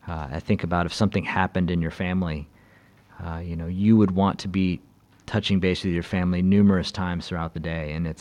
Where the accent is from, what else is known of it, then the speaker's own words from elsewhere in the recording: Austin, Texas, United States; now in Shanghai, China; I'm from Austin, Texas, and been in Shanghai for a similar amount of time, 19 years in China, 16 in Shanghai, and 3 in Beijing.